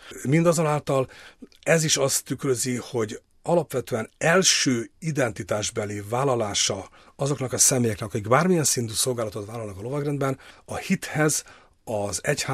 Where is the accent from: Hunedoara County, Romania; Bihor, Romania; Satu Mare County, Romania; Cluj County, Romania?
Cluj County, Romania; Cluj-Napoca; now in Hungary; Erdélyből, Kolozsváról származom, de már 1980-ban átkerültem Magyarországra.